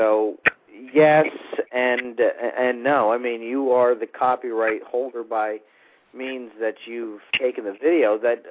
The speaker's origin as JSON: {"language": "English", "region": "Pennsylvania", "country": "United States", "tie": "born or raised there", "said": "these new photos that came out of Northwestern Pennsylvania, my home state."}